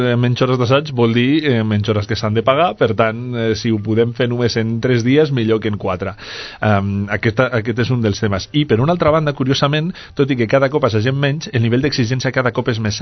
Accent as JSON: {"language": "Catalan", "region": "Basque Country", "country": "Spain", "said": "i una miqueta de repertori meu, que jo sóc basc"}